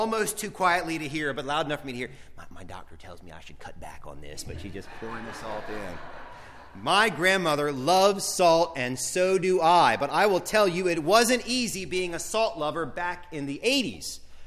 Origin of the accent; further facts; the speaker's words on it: the South, United States; Now, growing up in the South, I am no stranger to old tobacco barns falling apart on the side of the road